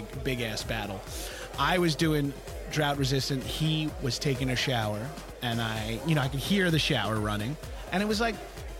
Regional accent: Nevada, United States; I grew up in just outside of Las Vegas.

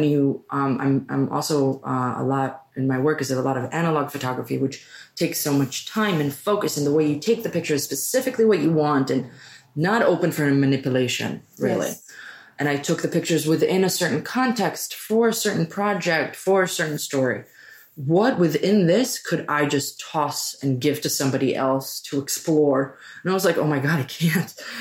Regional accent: Tel Aviv, Tel Aviv District, Israel; I grew up in Tel Aviv.

